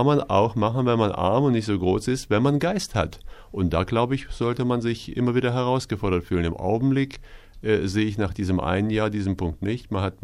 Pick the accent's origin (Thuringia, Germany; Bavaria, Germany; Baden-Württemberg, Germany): Thuringia, Germany; Gotha; Ich bin mit sehr klein hierher gekommen und bin aufgewachsen in Gotha.